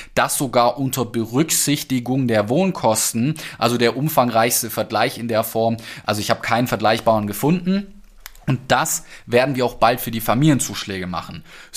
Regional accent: Ludwigsburg, Baden-Württemberg, Germany; Ich komme ja aus Baden-Württemberg, genauer gesagt aus Ludwigsburg

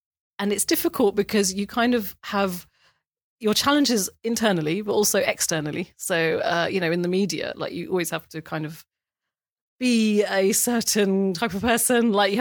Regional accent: South East England, United Kingdom; I grew up in Kent, in a village, working class village in Kent. And we were the only Muslims in the village. It was and also we were the only Asians at that time, too.

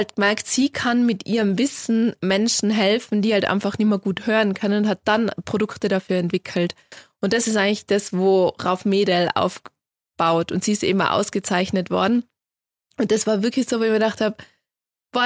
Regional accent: Tyrol, Austria; inspirierende und spannende Persönlichkeiten, die es halt da bei uns in Tirol so gibt.

